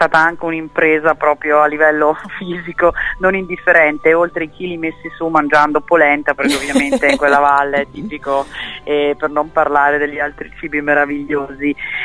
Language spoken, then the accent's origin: Italian; Trentino-Alto Adige, Italy; perché io sono trentina